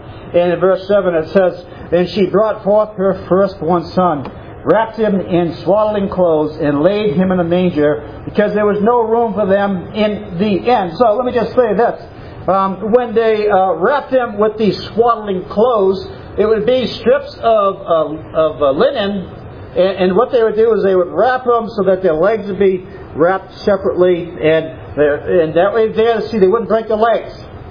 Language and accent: English; Newmarket, New Hampshire, United States; that's where I was born there, and actually born and raised in Newmarket, New Hampshire.